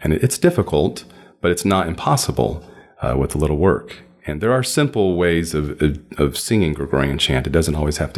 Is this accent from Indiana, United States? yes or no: yes; Indianapolis, Indiana, United States; I grew up in Indianapolis. I was a parishioner at a couple of different parishes in my lifetime before I left and entered this community.